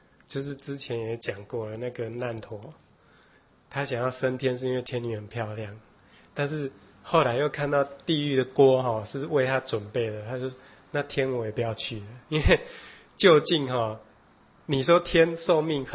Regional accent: China; 我们中国人是非常讲究厚葬，非常讲究丧礼的这些仪式。

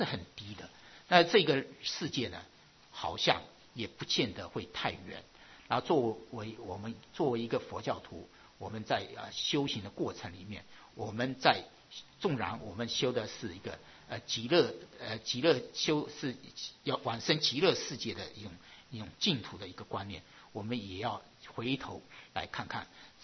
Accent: Taiwan; born there; 因为我们生在台湾，我们用台湾做例子啊。

